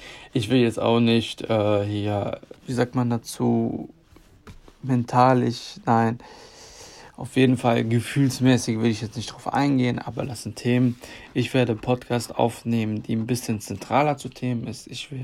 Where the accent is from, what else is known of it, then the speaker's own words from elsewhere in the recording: Cologne, North Rhine-Westphalia, Germany; Ich komme aus Köln.